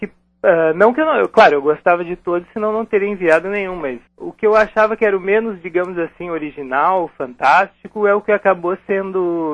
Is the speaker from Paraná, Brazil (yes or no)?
no; Porto Alegre, Rio Grande do Sul, Brazil; Porto Alegre.